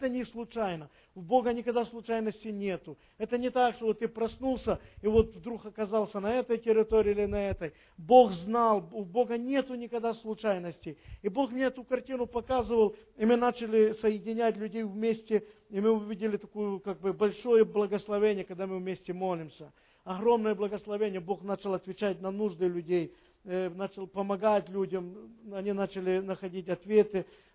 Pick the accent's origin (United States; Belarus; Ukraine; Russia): Ukraine; Donbas; moved away; Я знаю, что вы знаете почти все, что мы с Донбасса. Так получилось, что пришлось уехать